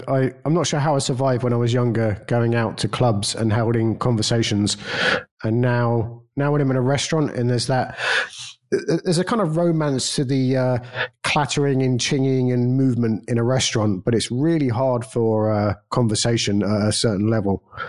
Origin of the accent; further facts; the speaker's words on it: London, United Kingdom; now in Vigo, Spain; I grew up in London